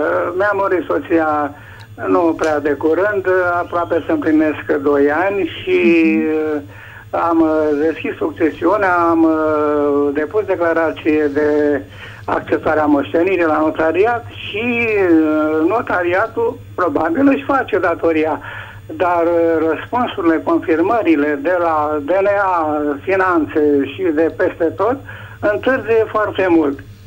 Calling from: Bucharest, Romania; din București

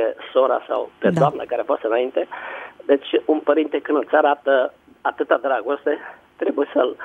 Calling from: Timișoara, Timiș County, Romania; Sunt de la Timișoara

